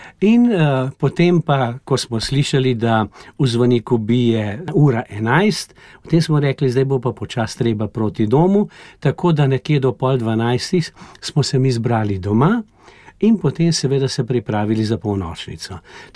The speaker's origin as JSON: {"language": "Slovenian", "town": "Kranj", "region": "Upper Carniola", "country": "Slovenia", "said": "jaz sem iz Martinske župnije pri Kranju, stražišča."}